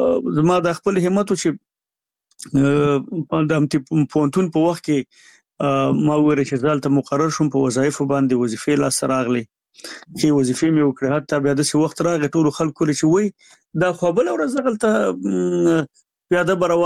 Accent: Jalalabad, Nangarhar, Afghanistan; born or raised there

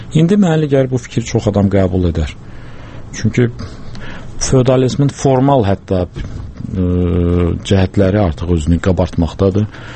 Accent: Baku, Azerbaijan; Mən NZS-də böyümüşəm. NZS-də daima zavodlar çalışırdı. Onun tüstüsünü, yəni belə də tüstüsü ilə böyümüş insan kimi

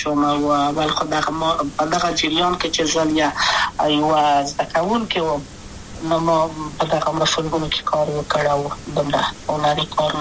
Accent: Kabul, Afghanistan; also born or lived in Wardak; زه خو اصلا د وردګو ولایت یم، د پلار مې د وردګو ولایت ته خلګنسې کې دلې د کابل په تخت پل سیمه کې یم، او لویا شویم کابل که یم.

